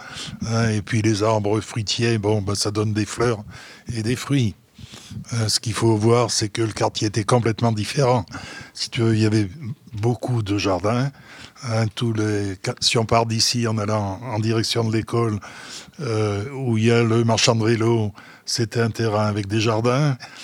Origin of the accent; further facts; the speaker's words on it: Clermont-Ferrand, Auvergne-Rhône-Alpes, France; moved away as an adult; J'y suis resté jusqu'à 18 ans. À 18 ans, je suis parti de Clermont-Ferrand pour aller faire mes études et ensuite pour travailler. Donc j'ai travaillé pendant 40 ans et au bout de tout ça, à 60 ans et quelques, je suis revenu dans ma maison natale